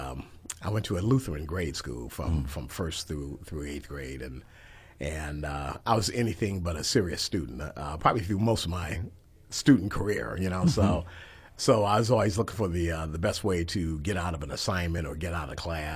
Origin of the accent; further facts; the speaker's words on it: Cleveland, Ohio, United States; But I grew up in Cleveland. Awesome place to grow up in as a musician.